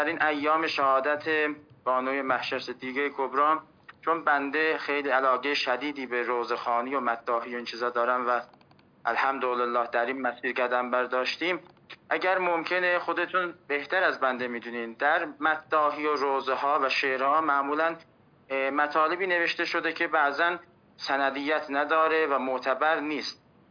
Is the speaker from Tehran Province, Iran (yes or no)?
no; Tabriz, East Azerbaijan, Iran; بنده اهل تبریز هستم آقا